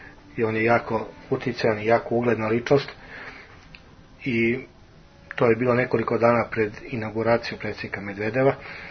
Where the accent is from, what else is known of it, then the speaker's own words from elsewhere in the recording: Kragujevac, Šumadija, Serbia; oni su okupili decu i pokazali nam kako su vežbali to što su vidjeli kod nas u Kragujevcu.